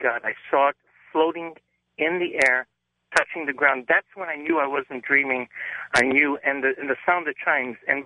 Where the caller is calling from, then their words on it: Los Angeles, California, United States; I'm calling from Los Angeles.